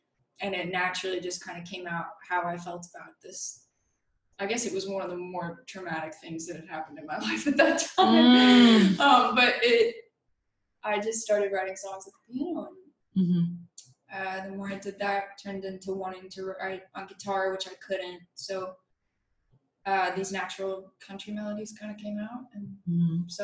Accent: Nicholasville, Kentucky, United States; Yeah, I grew up in Nicholasville, Kentucky

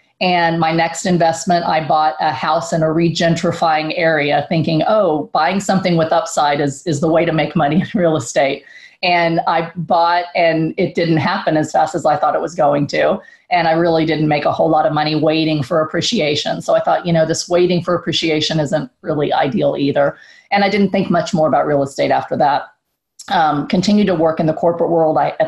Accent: San Antonio, Texas, United States; I grew up in Section 8 apartments in your neck of the woods in San Antonio, Texas.

